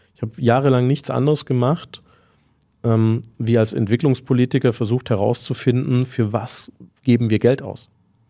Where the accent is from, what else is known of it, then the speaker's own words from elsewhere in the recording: Böblingen, Baden-Württemberg, Germany; Ich komme ja aus Böblingen.